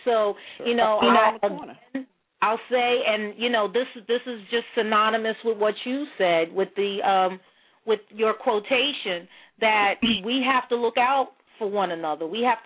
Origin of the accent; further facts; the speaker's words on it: Brooklyn, New York, United States; especially like my friends that I grew up in Crown Heights with know that I've returned to the community.